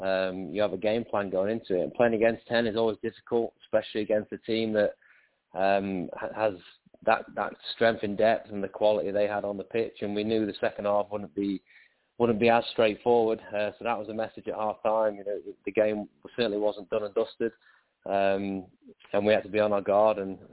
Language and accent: English; England, United Kingdom; now in United States; I mean, as an English guy, have terrible luck supporting anyone that goes through a penalty shootout.